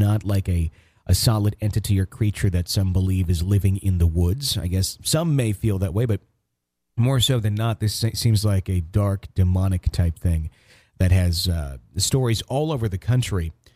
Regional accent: Wisconsin, United States; He's from my home state of Wisconsin.

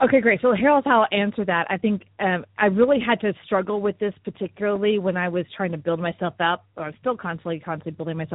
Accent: United States; I believe that. I'm American, I guess.

